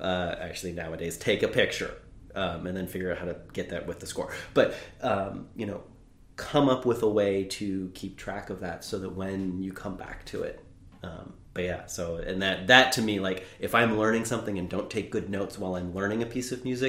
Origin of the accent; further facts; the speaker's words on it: Pittsburgh, Pennsylvania, United States; I grew up in the Pittsburgh region.